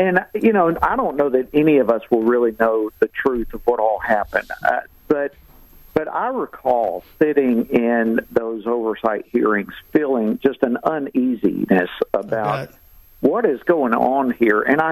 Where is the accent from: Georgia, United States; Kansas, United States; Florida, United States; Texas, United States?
Georgia, United States; And, of course, I'm from Georgia. I know Georgia well